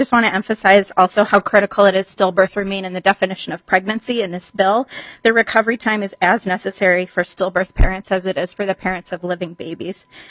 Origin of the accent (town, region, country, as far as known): Minnesota, United States